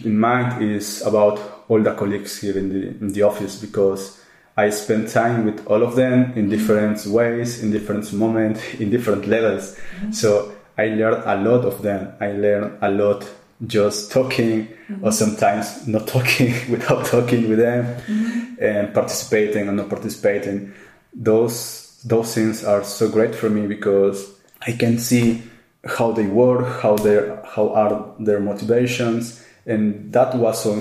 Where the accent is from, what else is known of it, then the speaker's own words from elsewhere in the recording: Peru; English is a second language; really like Peruvian food. I try a lot of food in different countries, in different parts. But for me, it's my hometown, and for sure, I really miss food.